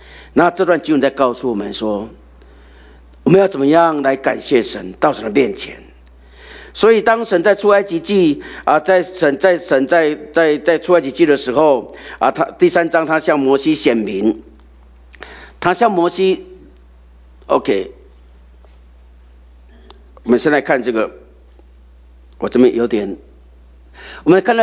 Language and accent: Chinese; China; 就像我们中国人有拜什么，有什么土地公一样。